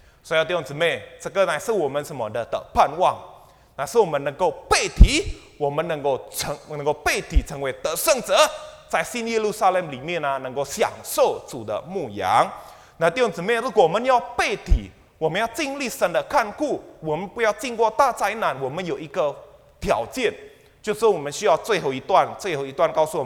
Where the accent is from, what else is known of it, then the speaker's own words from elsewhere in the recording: Indonesia; also born or lived in India; 我是从印尼来的，我住过印尼跟 印度了。基本上这个停电呢、啊、是从小发生的事